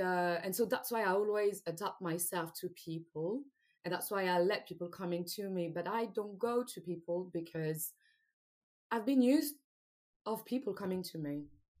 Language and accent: English; Martinique; English is a second language; in Martinique specifically, because I grew up in Martinique, it's not a good thing to be shy.